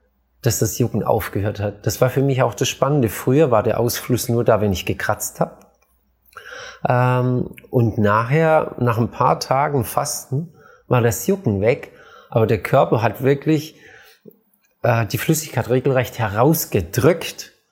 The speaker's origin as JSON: {"language": "German", "region": "Swabia", "country": "Germany", "said": "ich komme aus Schwaben"}